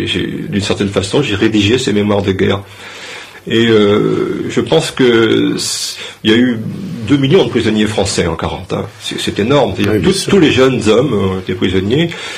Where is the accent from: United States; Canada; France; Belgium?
France; Saint-Père-en-Ré, Nouvelle-Aquitaine; born there; Je suis un enfant du Pays de Ré, je suis né à Saint-Père-en-Ré dans le Marais du Boivre. Je fais partie de ces millions de beaux bébés que De Gaulle voulait donner à la France en 44.